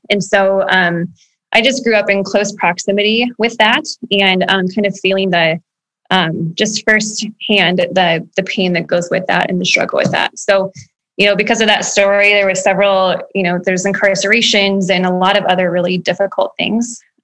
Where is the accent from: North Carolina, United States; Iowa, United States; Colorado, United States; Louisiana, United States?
Iowa, United States; Ames; So I grew up in the Ames area, went to Gilbert K through 12. So very, very familiar with Ames, but moved away after high school and came back just 5 years ago.